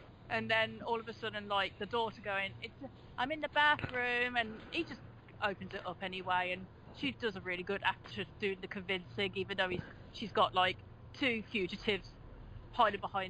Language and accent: English; Midlands, United Kingdom; I am from the Midlands of England